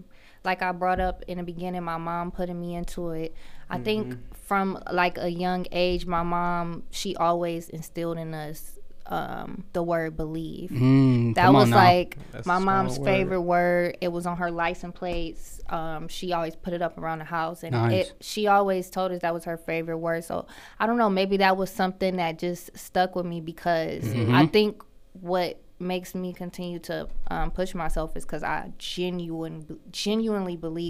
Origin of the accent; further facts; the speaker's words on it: Cleveland, Ohio, United States; And I'm 28 and I'm from Cleveland, Ohio.